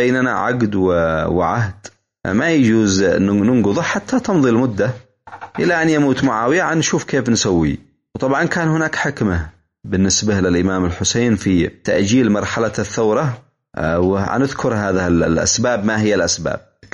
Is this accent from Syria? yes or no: no; Yemen; مثل ما كان يسوي النظام السابق عندنا في اليمن.